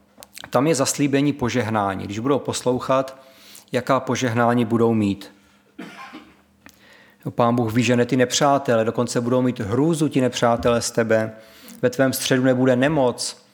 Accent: Moravia, Czechia; Jsme my Izraelci? Nejsme. My jsme Moraváci, že?

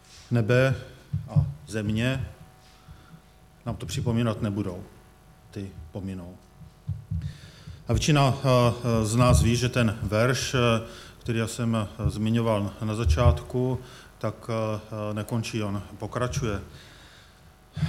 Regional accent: Velká Bíteš, Vysočina Region, Czechia; born there; tady je Velká Bíteš, to je moje rodné město.

